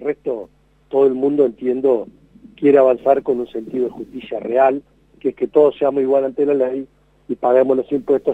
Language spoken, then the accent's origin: Spanish; Argentina; yo ya tengo 53 años, y para aquellos que son más jóvenes, yo cuando me crié, en la Argentina no había divorcio